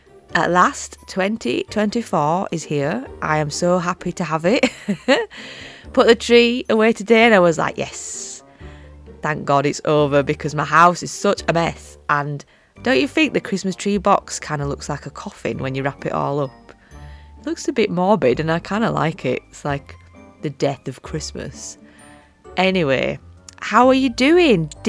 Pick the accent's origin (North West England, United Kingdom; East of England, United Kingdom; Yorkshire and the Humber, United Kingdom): Yorkshire and the Humber, United Kingdom; accent: Yorkshire; which I find hard to understand with my Yorkshire accent